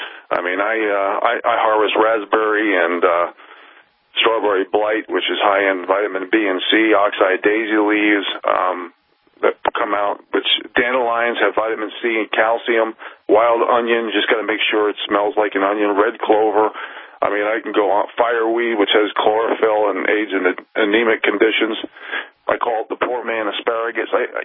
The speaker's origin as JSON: {"language": "English", "region": "East Coast", "country": "United States", "tie": "born or raised there", "said": "Like when I grew up on the East Coast, and it's, you know, there's double the population compared to when I grew up as a kid."}